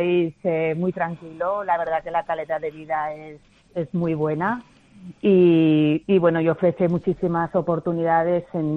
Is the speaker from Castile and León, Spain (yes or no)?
no; Zaragoza, Aragon, Spain; terminé la universidad, soy de Zaragoza, y fui a Inglaterra a estudiar inglés